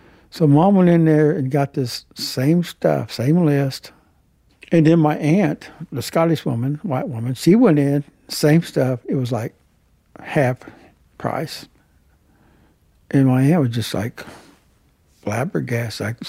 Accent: Hominy, Oklahoma, United States; also born or lived in Tulsa; I was born in Tulsa, Oklahoma, raised in Hominy, Oklahoma, where my family allotments are.

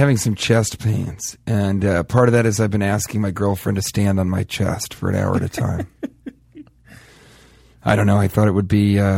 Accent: Denver, Colorado, United States; I'm from Denver.

